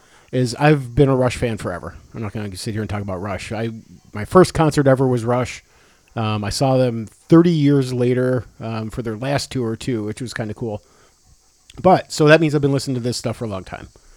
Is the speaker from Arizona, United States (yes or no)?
yes; Arizona, United States; I was born in Arizona. I grew up there. I've been in Tempe.